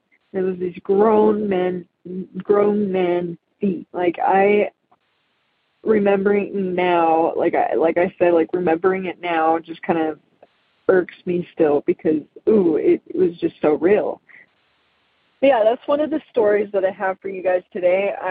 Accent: Magna, Utah, United States; now in Salt Lake City, United States; from Salt Lake, Utah. I grew up in Magna

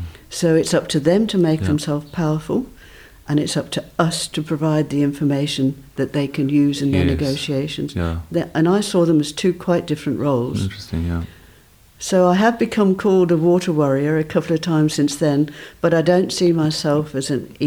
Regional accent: England, United Kingdom; moved away as an adult; now in South Africa; I'm from England.

